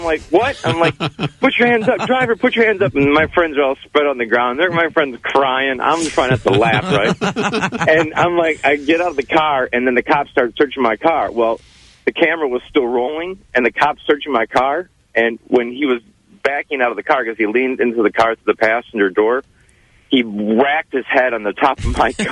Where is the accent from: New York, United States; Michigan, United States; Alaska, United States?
Michigan, United States; Detroit; now in Van Nuys, United States; Now, I'm a filmmaker from Detroit, and I was back. This is back in Michigan